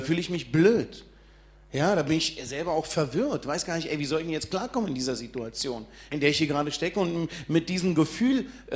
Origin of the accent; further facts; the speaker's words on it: Berlin, Germany; erstmal bin ich Berliner, dann kommen meine Eltern aus Bosnien, Kroatien, also noch Südländer, temperamentvoll.